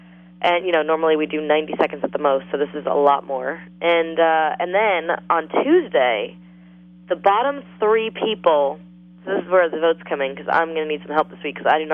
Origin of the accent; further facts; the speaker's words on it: Long Island, New York, United States; now in Los Angeles, United States; Long Island.